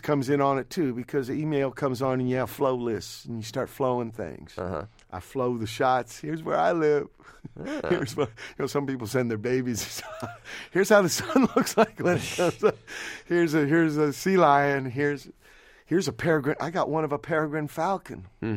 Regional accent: Virginia, United States; Well, I came from Virginia, but I moved to Pedro.

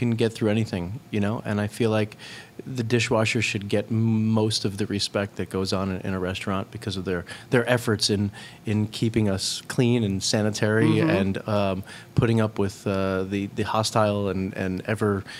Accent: Verplanck, New York, United States; A little town called Verplank.

